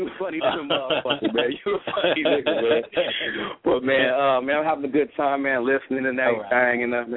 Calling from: California, United States; I'm calling from Cali, calling from the Bay Area.

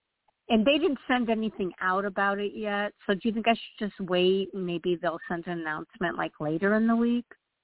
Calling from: Illinois, United States; Illinois.

